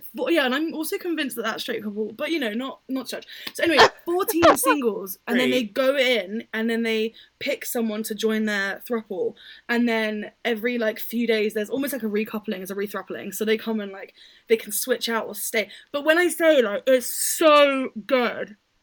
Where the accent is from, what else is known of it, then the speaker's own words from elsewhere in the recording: United Kingdom; I mean, obviously, we're both British, so we can't really talk.